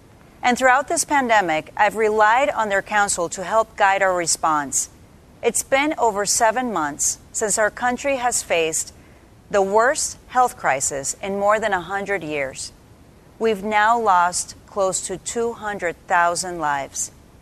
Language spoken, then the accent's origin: English; Florida, United States; Take my home state of Florida.